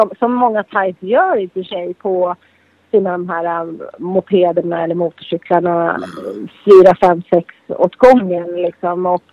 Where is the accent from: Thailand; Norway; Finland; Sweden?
Thailand; Alltså som thailändare. Så det finns ett starkt band mellan thailändare.